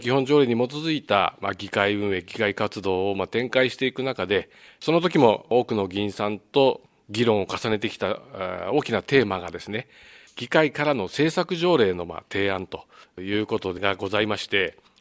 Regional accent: Chigasaki, Kanagawa, Japan; 私は、もともと茅ヶ崎の出身でございまして、実家も今、茅ヶ崎にあって、まあ、小中と茅ヶ崎の学校を卒業して、私は茅ヶ崎市立西浜中学校の卒業なんですが

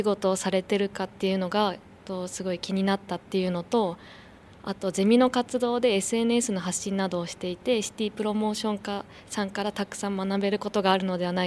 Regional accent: Yokohama, Kanagawa, Japan; 横浜市になります。

